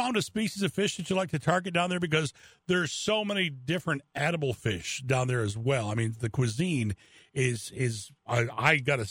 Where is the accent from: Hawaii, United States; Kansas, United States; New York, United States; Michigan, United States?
Michigan, United States; I'm like, I'm from Michigan. This is what we do.